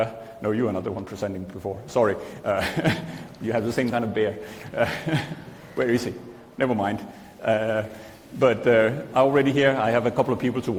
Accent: Denmark; but they're Danish. I'm from Denmark.

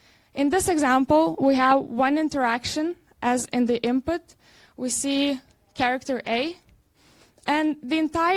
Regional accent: Vilnius, Vilnius County, Lithuania; moved away as an adult; now in Netherlands; I am from Vilnius, Lithuania. I moved to the Netherlands to study computer science.

